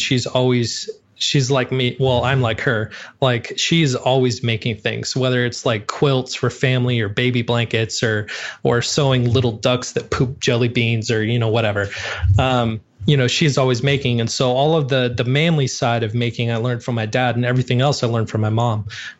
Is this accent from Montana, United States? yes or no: yes; Montana, United States; Cause I grew up in Montana. And so, you know, mountain men homes, things like that.